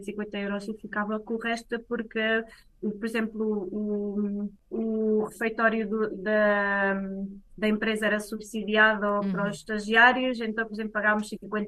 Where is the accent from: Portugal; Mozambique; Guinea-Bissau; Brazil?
Portugal; Northern Portugal; now in Madrid, Spain; Eu sou, pronto, sou do norte de Portugal e noto muitas diferenças quando vou, mesmo a nível das pessoas, de como falam contigo e como se comportam